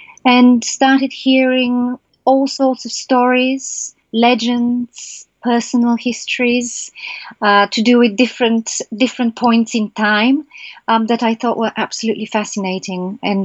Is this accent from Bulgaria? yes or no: yes; Sofia, Sofia City, Bulgaria; I grew up in Sofia in the 70s and 80s.